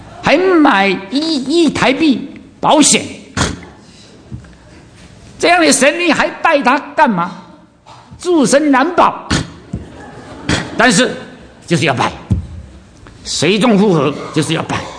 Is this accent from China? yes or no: no; Taiwan; 我是从台湾来的啊，对台湾的这个消息就比较关心一点。